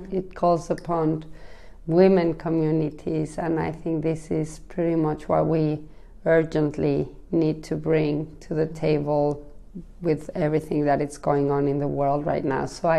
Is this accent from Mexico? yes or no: yes; Mexico; I come from Mexico, and of course in Mexico that it's even more because it's still Latin America